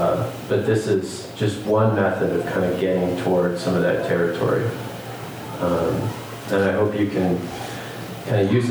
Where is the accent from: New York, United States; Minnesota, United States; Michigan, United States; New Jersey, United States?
Minnesota, United States; I grew up in Minnesota, and we had one of those big, like, wood paneled vans.